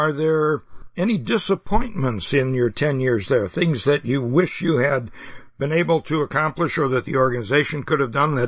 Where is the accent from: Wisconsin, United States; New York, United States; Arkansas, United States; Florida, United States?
New York, United States; and in my home state, New York, the Adirondack Park was one of the first set-asides